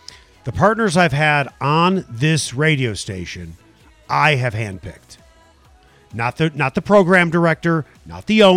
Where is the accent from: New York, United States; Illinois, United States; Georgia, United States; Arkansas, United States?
Illinois, United States; Chicago; When I grew up in Chicago, I like to do this radio show like the show I used to listen to in Chicago.